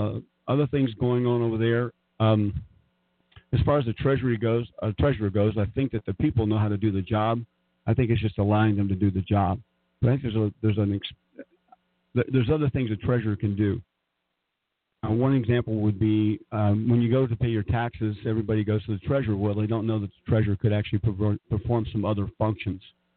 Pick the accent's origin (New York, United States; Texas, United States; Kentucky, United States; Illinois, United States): Kentucky, United States; moved away as an adult; Well, Kelly, originally I was born in Kentucky. Spent about 17 years there before leaving and going out to the service.